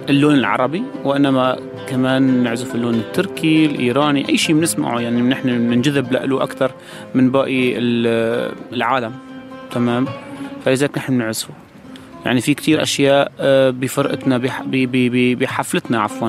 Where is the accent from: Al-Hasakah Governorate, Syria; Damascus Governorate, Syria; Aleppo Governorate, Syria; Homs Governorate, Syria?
Aleppo Governorate, Syria; Aleppo; now in Berlin, Germany; نحن عنا بحلب نحن كمان من حلب